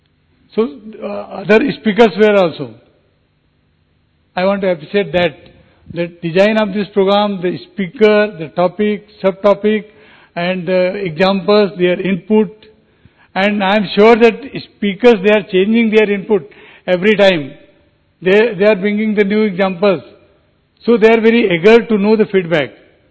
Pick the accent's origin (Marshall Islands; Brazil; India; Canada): India; Pune, Maharashtra; from Pune.